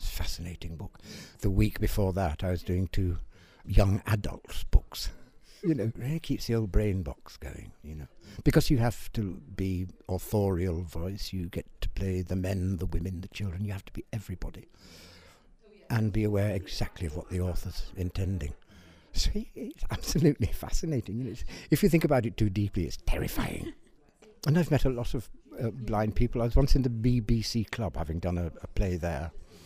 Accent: Yorkshire and the Humber, United Kingdom; born there; I was born in Yorkshire, so the accent was all right.

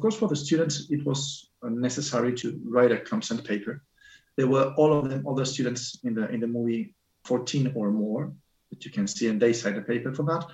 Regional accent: Seville, Andalusia, Spain; I'm from Spain. I'm from Seville.

